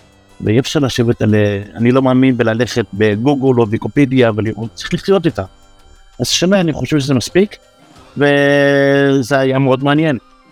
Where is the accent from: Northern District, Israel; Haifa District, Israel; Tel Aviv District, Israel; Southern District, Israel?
Tel Aviv District, Israel; Bnei Brak; also born or lived in Jerusalem; כשאני עזבתי את בני ברק ואת 100 שערים, כשהייתי פה גם כן בצעירותי הצעירה, אחד הסיבות שעזבתי, זה כך, לא הייתי יכול להגיד מה שאני רוצה